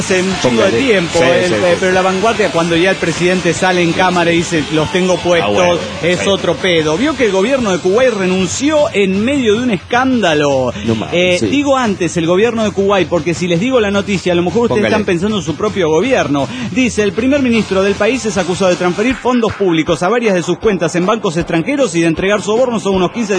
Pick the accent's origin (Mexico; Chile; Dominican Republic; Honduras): Mexico; Minatitlán, Veracruz; born there; tuvo que ir mi madre al registro civil de donde yo nací, Minatitlán, en Veracruz, que está como a 2 horas de donde vivo